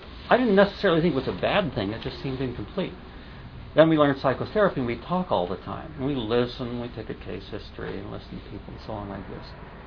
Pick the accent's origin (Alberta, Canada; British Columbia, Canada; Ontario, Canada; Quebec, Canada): Quebec, Canada; I grew up in Quebec across from the Benedictine Abbey, which is on Lake Memphremagog there.